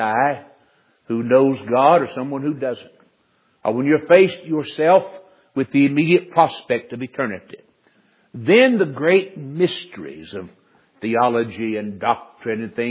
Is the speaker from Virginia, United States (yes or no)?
no; Winston-Salem, North Carolina, United States; When I was a boy, I was raised in Winston-Salem, North Carolina